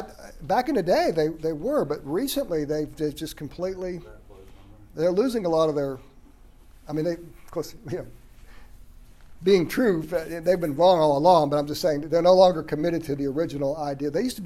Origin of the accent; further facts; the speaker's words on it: Phoenix, Arizona, United States; I grew up in the Phoenix area, and there's a city in the Phoenix area called Mesa, and that's a real strong Mormon area.